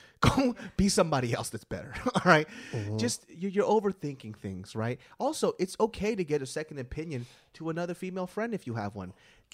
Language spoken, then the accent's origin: English; Russia; from Russia.